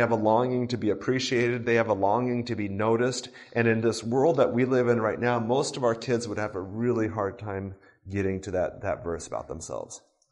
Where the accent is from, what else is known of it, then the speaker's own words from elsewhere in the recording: Japan; I grew up in Japan.